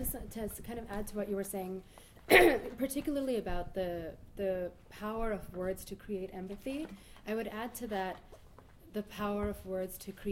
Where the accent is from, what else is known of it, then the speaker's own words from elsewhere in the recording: New York, United States; now in Nashville, United States; I'm from New York, but I just recently started teaching creative writing at Vanderbilt University, so I now live in Nashville.